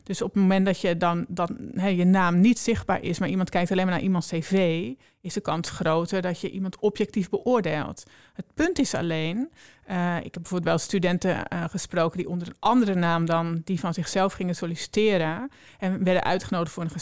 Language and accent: Dutch; Netherlands; Ik denk dat wij als Nederlanders best wel verwend zijn.